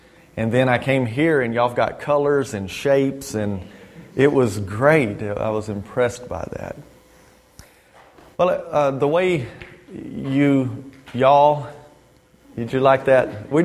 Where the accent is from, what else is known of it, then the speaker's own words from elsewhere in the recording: Moffitt, Texas, United States; Well, we are from Texas. Bobby is from Killeen, which is Killeen and Fort Hood have just kind of become one town. They're so close together. And the town I come from is called Moffitt, Texas.